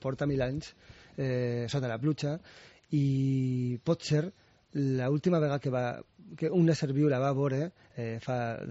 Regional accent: Vila-real, Valencian Community, Spain; Jo soc de Vila-real.

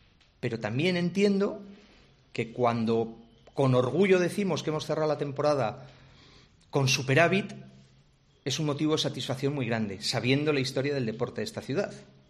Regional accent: Valladolid, Castile and León, Spain; yo, como aficionado que soy y vallisoletano que soy, creo firmemente en que este proyecto tiene mucha vida a largo plazo.

